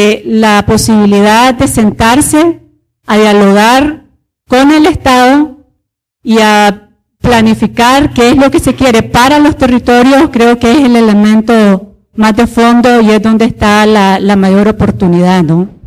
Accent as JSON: {"language": "Spanish", "country": "Nicaragua", "said": "soy nicaragüense."}